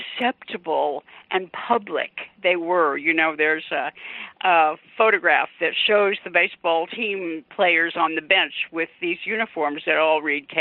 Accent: Oregon, United States; I used Oregon for a couple of reasons, partly because it's my home state

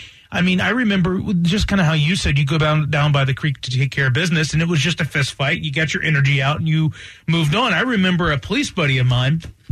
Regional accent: the South, United States; growing up in the South, I had my hands on, like, rifles at a pretty young age because you would use that for hunting

